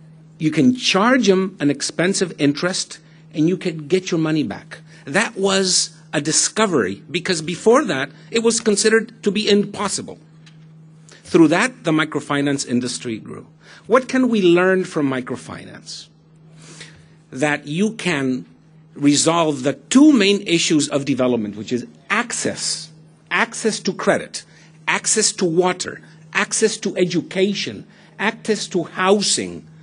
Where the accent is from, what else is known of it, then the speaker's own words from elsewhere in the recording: Paraguay; I come from Paraguay